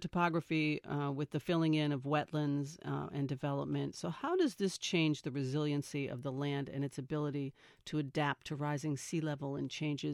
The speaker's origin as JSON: {"language": "English", "region": "Connecticut", "country": "United States", "tie": "born or raised there", "said": "I grew up outside of Hartford, and I remember what we used to call the Meadows, where the drive-in theater was"}